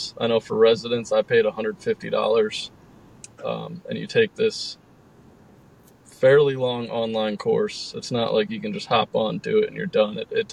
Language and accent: English; Pennsylvania, United States; even my home state of Pennsylvania, I buy elk points in Pennsylvania.